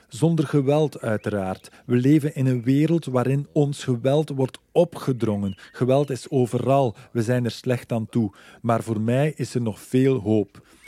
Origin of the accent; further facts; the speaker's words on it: DR Congo; Dus hoe kan je dan als Congolees zeggen, Vietnam interesseert me niet, het is zo ver weg.